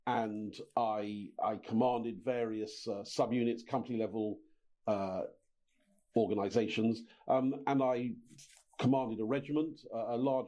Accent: Hong Kong; born there; I was born in Hong Kong, a child of the empire, you might say. And then my father was in the Royal Navy, lived in various places around the globe.

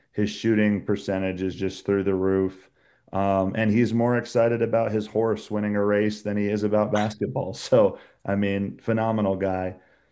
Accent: Washington, District of Columbia, United States; So I was actually growing up in Washington, D.C., amidst the rise of Gilbert Arenas. That's where I finished high school

